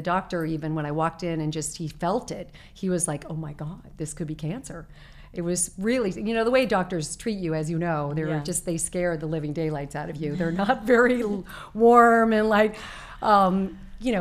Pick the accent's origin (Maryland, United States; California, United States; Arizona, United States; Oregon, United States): Arizona, United States; I was growing up in Arizona